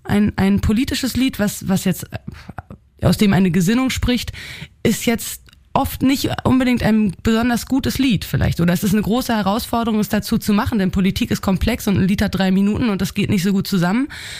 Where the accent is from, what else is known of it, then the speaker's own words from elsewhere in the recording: Berlin, Germany; born there; Ja, also ich bin in Berlin geboren und jetzt seit, 10 Jahren mit meiner eigenen Musik aktiv